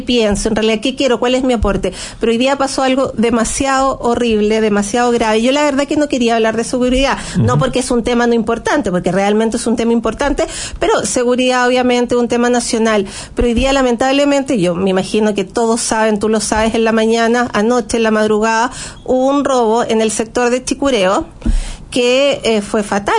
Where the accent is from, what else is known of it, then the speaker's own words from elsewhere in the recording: Colina, Santiago Metropolitan Region, Chile; born there; yo nací en Colina, entonces como queda 20 minutos.